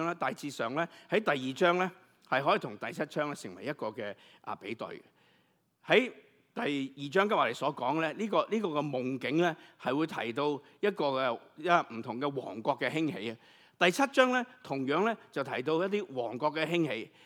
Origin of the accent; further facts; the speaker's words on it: China; 即是我们中国人的